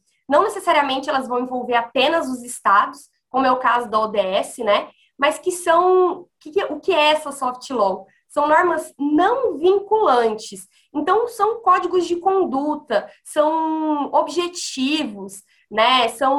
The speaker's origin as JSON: {"language": "Portuguese", "region": "Mato Grosso do Sul", "country": "Brazil", "lives_now": "Curitiba, Brazil", "said": "eu sou do Mato Grosso do Sul, mas atualmente moro em Curitiba."}